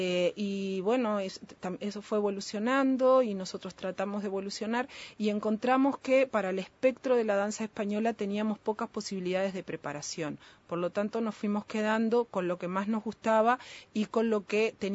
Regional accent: Uruguay; soy muy uruguaya.

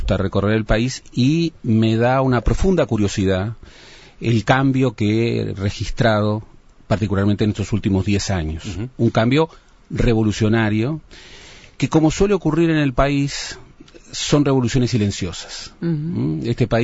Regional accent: Montevideo, Uruguay; Primero me gustaría señalar que soy un montevideano puro y duro.

